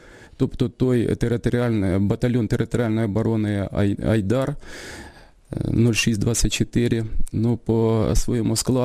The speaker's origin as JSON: {"language": "Ukrainian", "region": "Kherson Oblast", "country": "Ukraine", "tie": "born or raised there", "said": "Я ріс у бабусі на Херсонщині."}